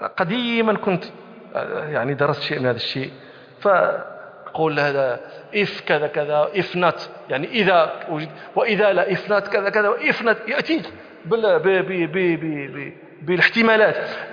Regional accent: Morocco; يعني أقول دائما للطلبة عندنا في المغرب

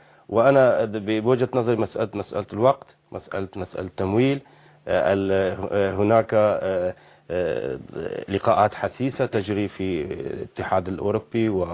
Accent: Syria; نحن سوريين ووطنيين

